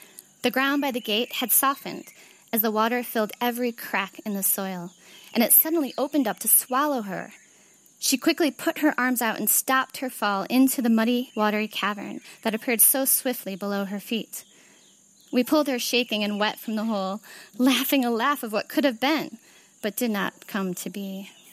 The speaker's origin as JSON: {"language": "English", "town": "Gaborone", "country": "Botswana", "said": "I'm from Habaroni, Botswana. That's the place where I live. So it's near South Africa, and then Namibia is in the north, and Zimbabwe is right there too, and Zambia."}